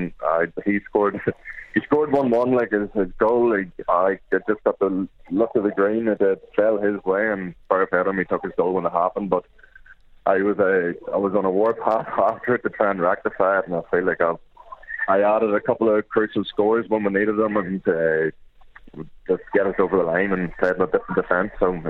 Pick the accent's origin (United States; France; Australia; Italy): Australia; since I came from Australia